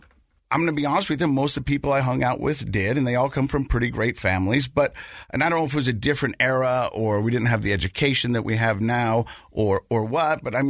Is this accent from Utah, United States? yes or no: yes; Ogden, Utah, United States; Well, so I was born and raised right here in Utah, Ogden, Utah. Graduated from Ogden High, then went up to Utah State.